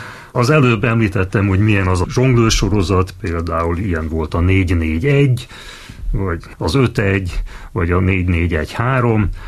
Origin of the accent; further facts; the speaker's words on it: Baja, Bács-Kiskun, Hungary; also born or lived in Budapest / Szeged; én eredetileg pesti vagyok, csak... amikor 10 éves voltam, akkor szüleimet követve költöztem Bajára, és hát lényegében érettségig laktam ott, mert utána már inkább Szegedinek mondanám magamat, hiszen egyetemistaként Szegeden voltam.